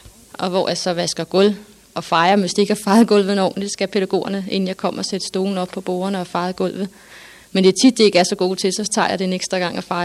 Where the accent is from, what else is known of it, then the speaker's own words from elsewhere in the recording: Copenhagen, Capital Region of Denmark, Denmark; now in Thisted, Denmark; Vi kommer fra København og flyttede til Thisted.